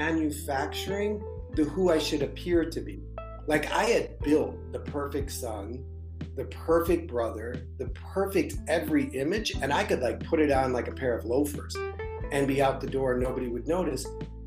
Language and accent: English; Midwest, United States; I think it comes in part because I grew up in the Midwest.